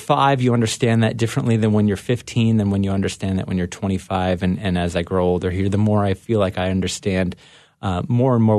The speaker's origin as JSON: {"language": "English", "region": "Minnesota", "country": "United States", "said": "it was my fifth birthday that really culminates me as a Minnesotan."}